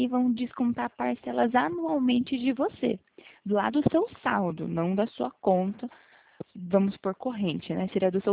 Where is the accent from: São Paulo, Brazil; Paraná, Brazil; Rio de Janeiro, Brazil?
São Paulo, Brazil; Itu; Eu sou do interior de Itu